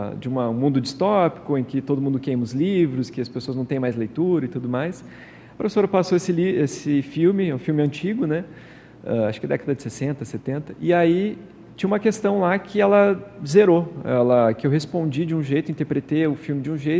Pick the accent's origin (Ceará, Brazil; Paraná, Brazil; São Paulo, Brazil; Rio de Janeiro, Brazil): Paraná, Brazil; Campina Grande do Sul; A cidade onde eu cresci, que é na região metropolitana ali de Curitiba, Campina Grande do Sul